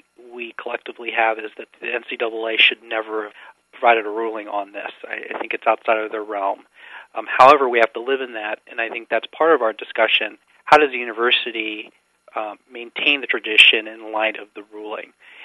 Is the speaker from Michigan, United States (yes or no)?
no; Champaign, Illinois, United States; I grew up in Champaign. I'm a local boy, and I grew up watching the Chief and going to football games